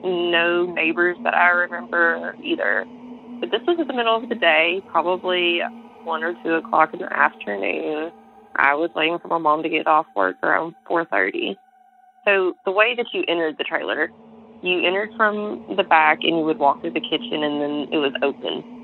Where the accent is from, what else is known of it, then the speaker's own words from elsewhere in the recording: Mississippi, United States; I'm from Northeast Mississippi. Growing up, though, I lived in the Mississippi Delta, where it borders onto Arkansas